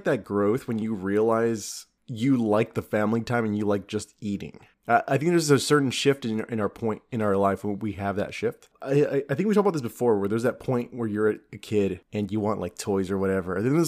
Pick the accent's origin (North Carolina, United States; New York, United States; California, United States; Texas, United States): California, United States; Los Angeles; I grew up in South Central LA, which is not a nice part of LA.